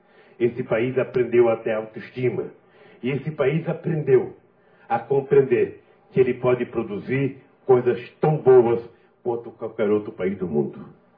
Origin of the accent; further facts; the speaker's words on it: Garanhuns, Pernambuco, Brazil; ninguém quer ir para Garanhuns, a minha terra natal.